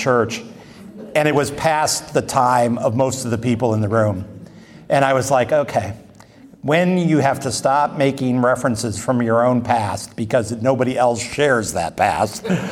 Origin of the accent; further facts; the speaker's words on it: Illinois, United States; I have to say that like I'm from Illinois